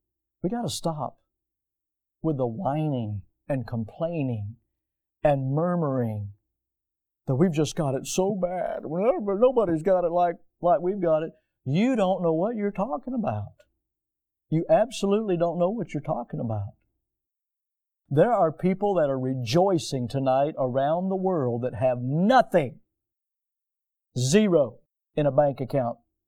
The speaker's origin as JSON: {"language": "English", "region": "Florida", "country": "United States", "said": "because I'm from Florida, being out in the heat and so forth with soccer, it didn't bother me."}